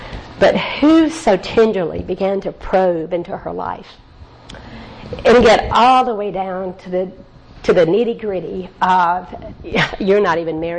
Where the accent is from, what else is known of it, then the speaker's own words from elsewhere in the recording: the South, United States; Yeah, because I can't say it right because I'm from the South.